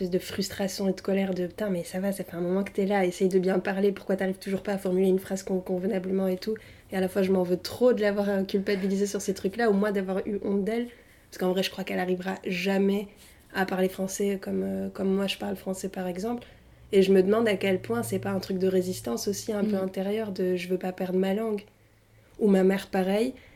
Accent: Toulouse, Occitanie, France; accent: Toulouse; j'ai grandi à Toulouse, ce qui a fait que j'ai eu l'accent toulousain de ouf, et qu'apparemment, on me comprenait très très mal quand je parlais.

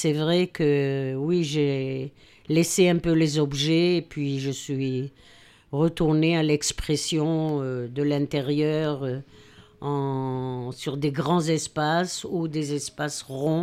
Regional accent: Israel; now in France; Je suis plutôt retournée chez moi en Israël une fois par an.

